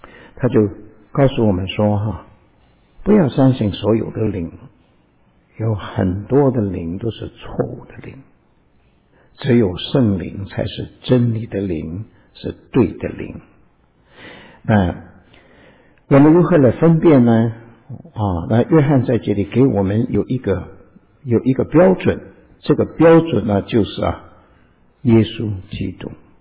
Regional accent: China; 因为我们中国人煮菜多半用油嘛

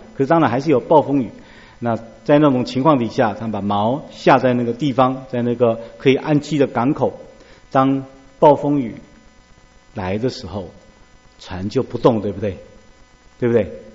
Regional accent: China; 所以我们中国人也认为天是很大的

